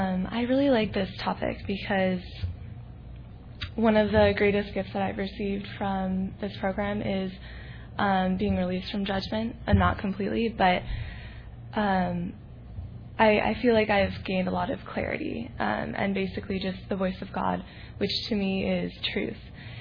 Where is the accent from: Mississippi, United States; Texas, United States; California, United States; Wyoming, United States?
California, United States; Santa Barbara; and I'm from Santa Barbara.